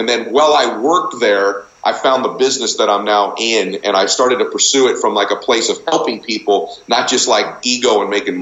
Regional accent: Diamond Bar, California, United States; also born or lived in Boston; So I was born in Boston, but I grew up in Southern Cal and a town called Diamond Bar.

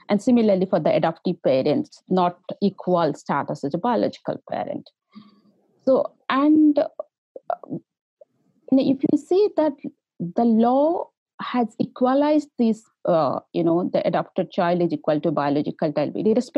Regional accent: Odisha, India; English is a second language; So I first focused on the state called Odisha. It is the eastern part of India. Because it is my home state, I worked in that state. I have good professional contacts and I know the local language as well.

